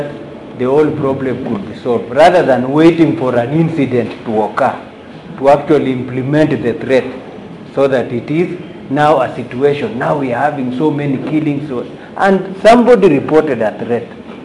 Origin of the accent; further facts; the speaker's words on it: Nandi County, Kenya